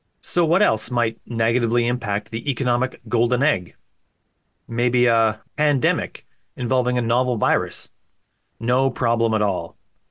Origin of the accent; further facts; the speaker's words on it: Canada; I'm from Canada